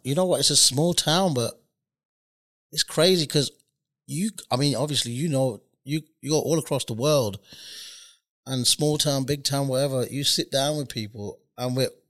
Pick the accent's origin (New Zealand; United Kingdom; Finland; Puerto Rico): United Kingdom; Birmingham, West Midlands; I was born in Birmingham. Yeah.